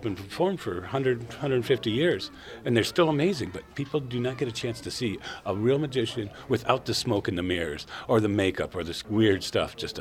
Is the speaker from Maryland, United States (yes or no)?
no; Ionia, Michigan, United States; I'm from Ionia, Michigan.